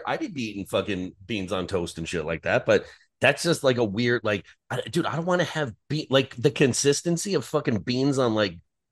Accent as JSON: {"language": "English", "region": "New Jersey", "country": "United States", "said": "I'm freakishly good at fucking bocce ball, but it's probably because I'm Italian from North Jersey."}